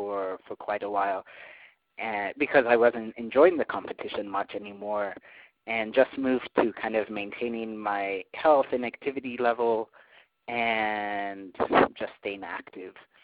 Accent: Nairobi, Kenya; you all know I was born and raised in Nairobi, Kenya. So Nairobi is the capital of Kenya.

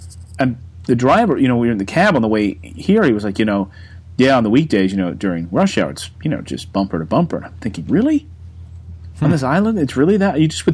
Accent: Reading, Pennsylvania, United States; Maybe it's sort of my East Coast mentality. You know, growing up in Reading, Pennsylvania, outside of Philadelphia, you kind of get the sense of that's your world, right?

